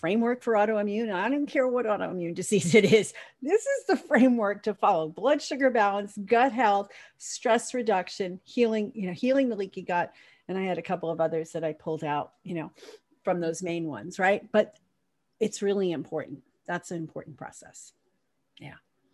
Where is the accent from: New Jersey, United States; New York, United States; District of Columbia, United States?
New York, United States; I'm a Italian from New York. So when things get to me, I express it.